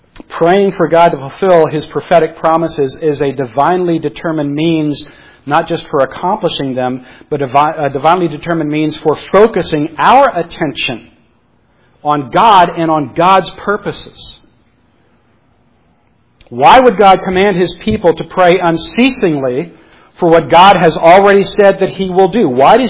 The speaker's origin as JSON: {"language": "English", "region": "South Carolina", "country": "United States", "said": "Sorry, I'm from South Carolina."}